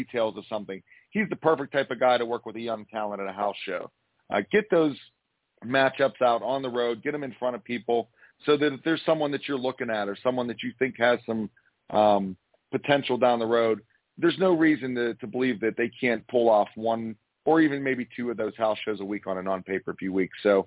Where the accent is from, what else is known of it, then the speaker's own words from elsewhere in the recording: Pittsburgh, Pennsylvania, United States; and I'm from Pittsburgh, so I don't know how small Troy is